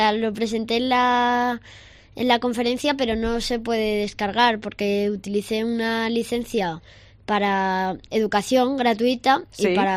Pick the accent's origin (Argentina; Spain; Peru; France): Spain; Villanubla, Castile and León; Que era un proyecto para promocionar mi pueblo, Villanubla.